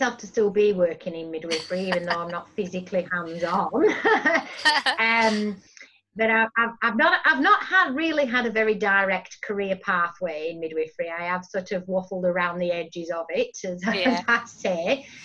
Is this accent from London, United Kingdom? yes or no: no; Clitheroe, North West England, United Kingdom; born there; I was born in Bramley Mead in Clitheroe in Lancashire in the UK, and it was a maternity home, and it was this beautiful Victorian house